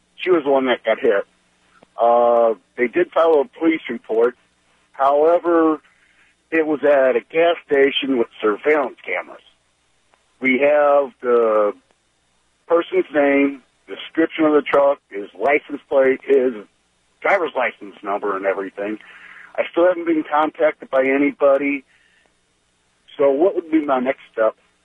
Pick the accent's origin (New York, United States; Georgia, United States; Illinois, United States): Illinois, United States; Okay, I'm from Illinois.